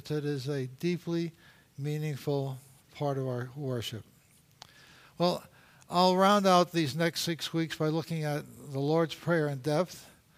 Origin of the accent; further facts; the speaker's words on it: New York City, New York, United States; I'm from Brooklyn, New York, so don't give me no guff.